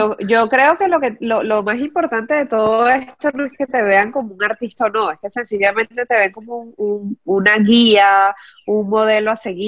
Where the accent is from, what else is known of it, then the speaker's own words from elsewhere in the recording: Venezuela; moved away; Me vine hace 20 años de Venezuela y nunca supe de ti hasta ahora.